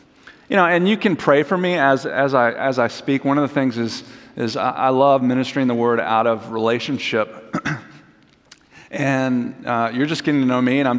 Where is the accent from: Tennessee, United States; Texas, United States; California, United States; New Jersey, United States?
Tennessee, United States; I'm from the South. I'm from Tennessee, as Jeff said.